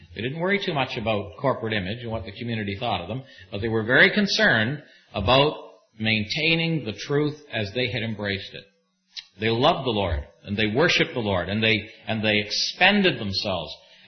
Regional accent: Canada; It's like, what's a Canadian? Well, we're not Americans. So we're not British. We're not French.

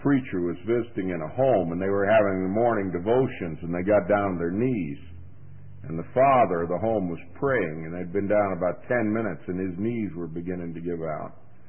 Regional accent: Miami, Florida, United States; When I grew up in Miami, they come looking for you when you move into their area.

